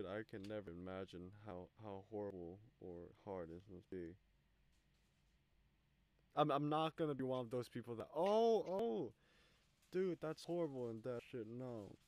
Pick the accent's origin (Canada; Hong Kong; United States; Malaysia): Hong Kong; I'm not in the Australian friend group. I'm from Hong Kong, my boy.